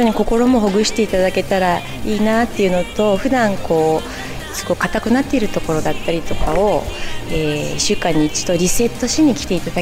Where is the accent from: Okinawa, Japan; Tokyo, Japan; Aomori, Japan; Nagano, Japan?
Nagano, Japan; あ、私は長野なんです。